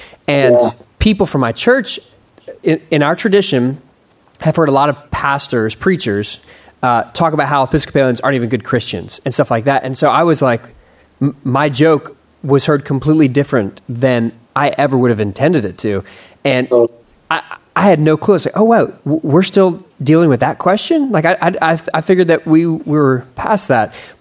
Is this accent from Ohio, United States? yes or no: yes; Ohio, United States; also born or lived in Philadelphia, United States; I grew up, I was born in Philadelphia, lived in Ohio for junior high and high school.